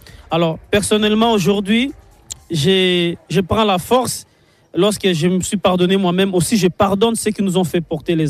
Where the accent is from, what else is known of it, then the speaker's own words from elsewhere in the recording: Kivu, DR Congo; born there; En fait, je suis né dans le Kivu, je suis le cadet d'une famille de 6 enfants.